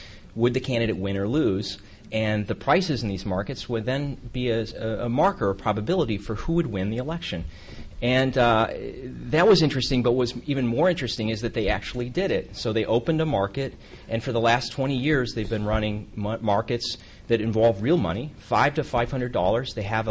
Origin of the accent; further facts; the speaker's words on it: Iowa, United States; So I'm from Iowa, and Iowa is famous for probably lots of things